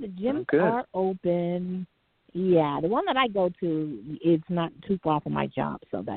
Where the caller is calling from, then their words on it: New York, United States; I am calling from New York.